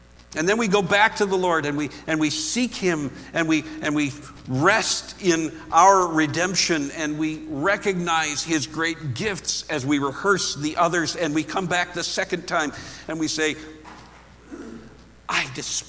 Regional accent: Minnesota, United States; Because, I mean, I'm from Minnesota. And we're nice.

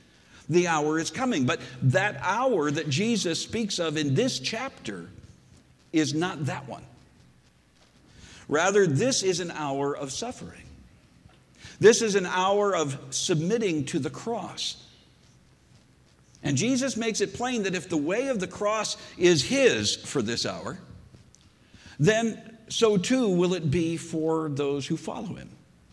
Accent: Minnesota, United States; when I was growing up in Minnesota, we lived in a semi-rural area, and there were a lot of old small family farms

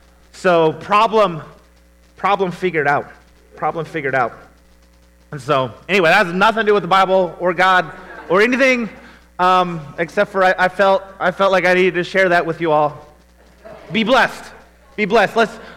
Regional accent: Lewiston, Idaho, United States; also born or lived in Alaska; Okay, I'm from Lewiston.

